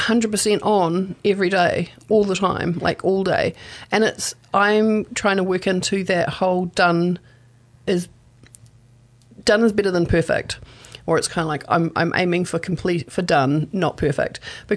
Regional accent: Rotorua, Bay of Plenty, New Zealand; moved away as an adult; now in Hamilton, New Zealand; Because I grew up in Rotorua, right? But I moved to Hamilton, to Kirikiriro, when I was 18 to go to university. And I'm about to turn 50, and I'm still here, and I'm, like, Hamilton is home.

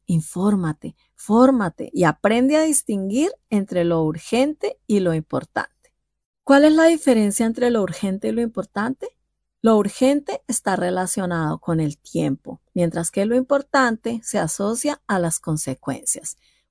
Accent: Ibagué, Tolima, Colombia; now in Bogotá, Colombia; Años atrás, cuando llegué a Bogotá, la capital de Colombia, proveniente de Ibagué, otra ciudad relativamente cercana, alguien me regaló un libro.

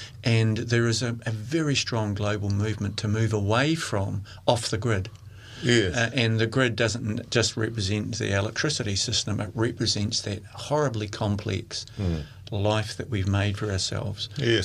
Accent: Christchurch, Canterbury, New Zealand; I was born and raised in Christchurch in the late 50s

